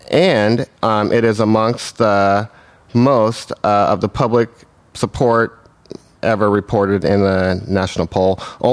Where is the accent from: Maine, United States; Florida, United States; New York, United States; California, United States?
California, United States; Irvine; I always talk about the city of Irvine because I was raised in Irvine.